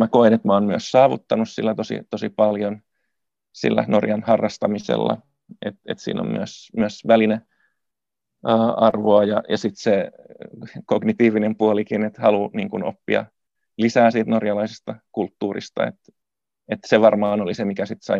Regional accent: Helsinki, Uusimaa, Finland; vaikka mä olen syntyperäinen helsinkiläinen, niin mä koen sen englanninkielisen expat-yhteisön myös jollakin tavalla semmoiseksi, mihin mä oon jollain tavalla integroitunut.

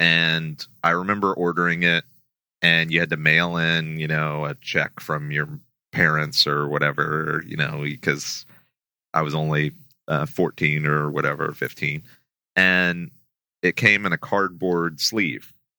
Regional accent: Houston, Texas, United States; I grew up in Houston.

